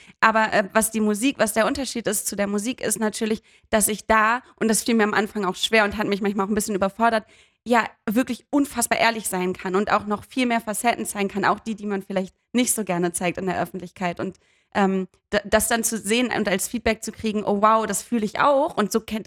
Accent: Hamburg, Germany; und dann am nächsten Tag in Hamburg in meiner Heimat.

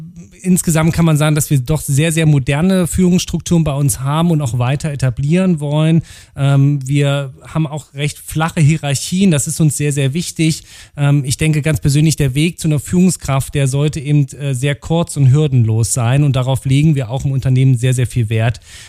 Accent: Saxony-Anhalt, Germany; moved away as an adult; now in Rhineland, Germany; Ich bin tatsächlich 2003 aus meiner Heimat von Sachsen-Anhalt ins Rheinland gezogen

